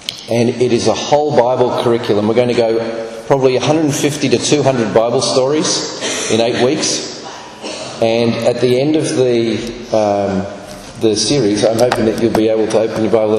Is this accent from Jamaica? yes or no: no; Australia; now in Fort Myers, United States; I'm a missionary from Australia that works in Fort Myers at a missionary headquarters.